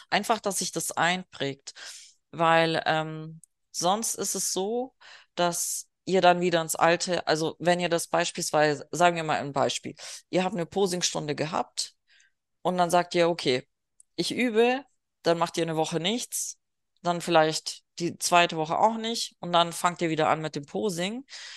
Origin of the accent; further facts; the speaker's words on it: Bavaria, Germany; Ich komme ja auch irgendwo aus dem Schwabeländle. Eigentlich ist Memmingen Bayern, Allgäu, aber die schwebeln sowas von abnormal.